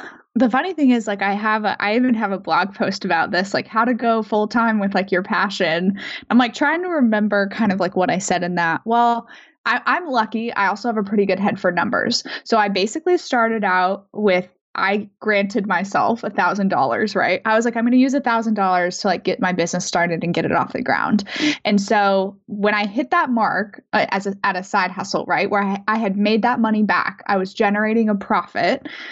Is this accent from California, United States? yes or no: no; Denver, Colorado, United States; I grew up in Denver. So like friends and family in Denver too